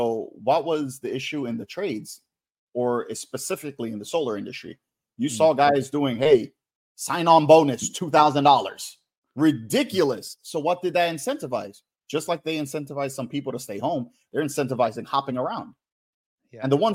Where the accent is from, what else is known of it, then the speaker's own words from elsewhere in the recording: Queens, New York, United States; now in Connecticut, United States; So born and raised in Queens, that's where everything started. But currently right now in Connecticut